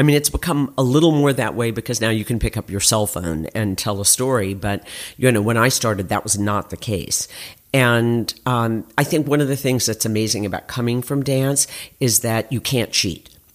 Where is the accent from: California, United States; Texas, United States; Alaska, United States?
Texas, United States; Dallas; When I grew up in Dallas, Texas, it was very, very conservative.